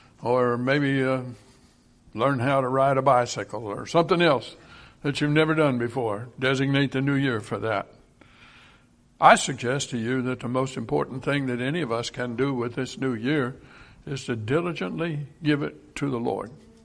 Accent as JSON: {"language": "English", "region": "Iowa", "country": "United States", "tie": "born or raised there", "said": "When I was a boy growing up in Iowa, they used to say, if the corn is knee-high by the 4th of July, it'd make."}